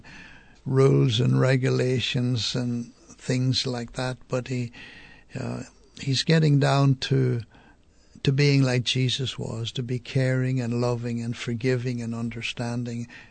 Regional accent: Ireland; moved away as an adult; now in United States; I'm from Ireland, and I came to the Diocese of Corpus Christi 57 years ago.

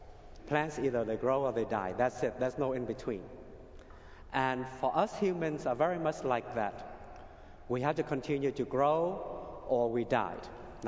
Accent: Vietnam; English is a second language; I grew up in Vietnam, and we've always been Catholics for 400 years.

